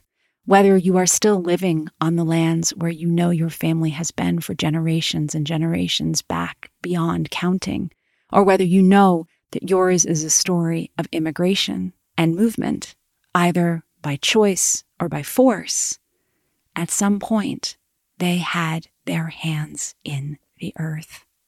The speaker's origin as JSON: {"language": "English", "town": "Cape Cod", "region": "Massachusetts", "country": "United States", "tie": "born or raised there", "said": "I grew up in a gorgeous part of the world. I grew up on Cape Cod, Massachusetts"}